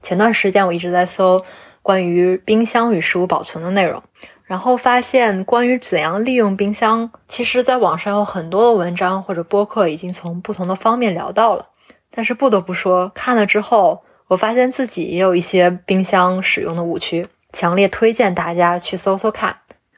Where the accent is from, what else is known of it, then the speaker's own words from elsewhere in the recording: Northeast China, China; now in Germany; 特别是我上个月回国，我家是东北的，在阔别了三年之久被东北的菜量吓到了。